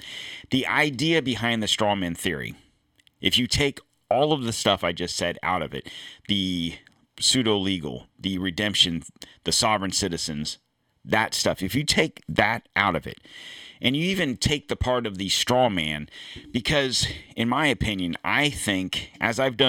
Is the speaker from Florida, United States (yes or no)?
yes; Florida, United States; also born or lived in Pennsylvania; I was born in Pennsylvania. Okay. We moved to Florida when I was like 8 or, yeah, 7 or 8, something like that.